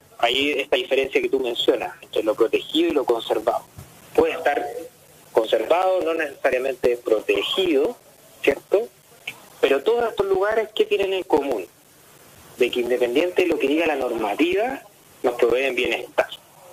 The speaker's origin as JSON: {"language": "Spanish", "town": "Santiago", "region": "Santiago Metropolitan Region", "country": "Chile", "said": "para los que somos de Santiago"}